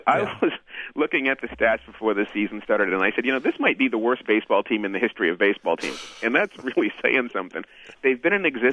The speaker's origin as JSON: {"language": "English", "town": "Boston", "region": "Massachusetts", "country": "United States", "tie": "born or raised there", "said": "Born and raised in Boston, it's a very difficult thing to watch a Celtic team win 66 games this year"}